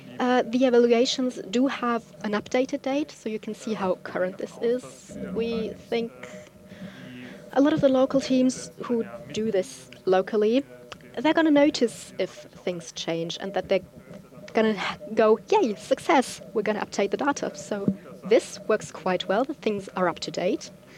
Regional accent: Austria; I'm from Austria

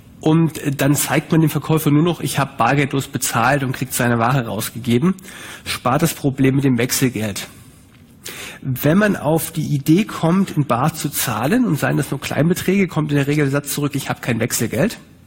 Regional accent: Germany; Ich bin Deutscher, für mich ist das anstrengend.

